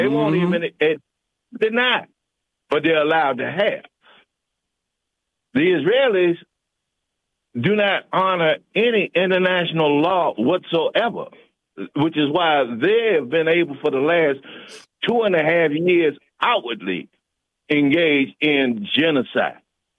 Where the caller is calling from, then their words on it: Washington, District of Columbia, United States; I assume this is me … from over in Congress Heights in Southeast D.C.